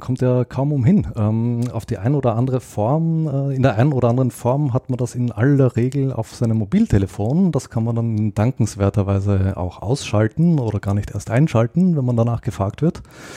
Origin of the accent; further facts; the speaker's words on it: Austria; accent: Austrian; Möglicherweise hängt das auch an meinem österreichischen Akzent